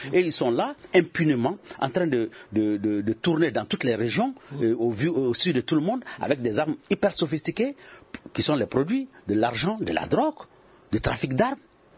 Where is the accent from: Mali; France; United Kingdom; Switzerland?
Mali; en tant que Malien, je ne peux qu'espérer que ça marche.